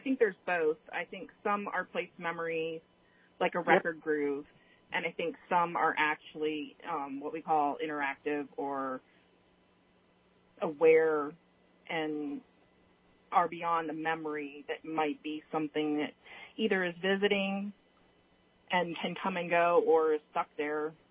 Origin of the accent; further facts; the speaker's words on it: California, United States; I grew up in California, so I know what you mean.